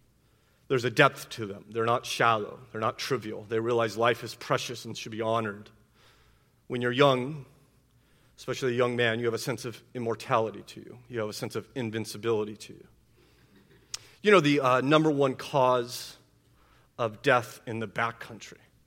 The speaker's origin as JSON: {"language": "English", "region": "California", "country": "United States", "said": "And despite the fact that I'm a Californian, I have no experience being a woman, okay?"}